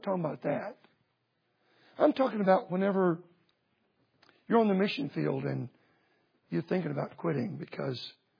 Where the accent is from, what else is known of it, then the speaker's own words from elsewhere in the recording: Texas, United States; I'm from Texas. I don't need snails.